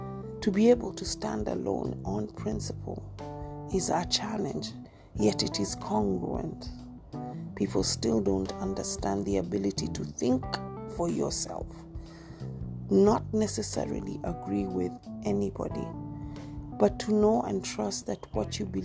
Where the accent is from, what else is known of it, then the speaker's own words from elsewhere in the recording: Kenya; my home country, Kenya